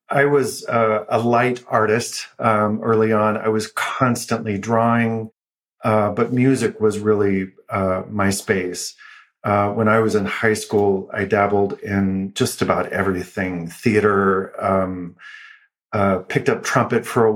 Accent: Houston, Texas, United States; also born or lived in Austin, Texas; I was born in Austin, Texas, grew up in Texas. I was there until maybe five or six, did most of my schooling in Houston.

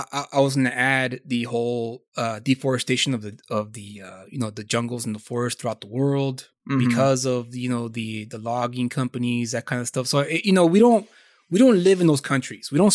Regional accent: United States; Speaking only as an American moviegoer

